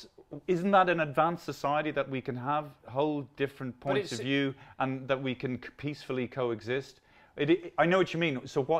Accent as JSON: {"language": "English", "country": "Ireland", "moved": "yes", "lives_now": "London, United Kingdom", "said": "as an Irish person coming over to London in the early 80s, and that little flicker in the eye when you were Irish."}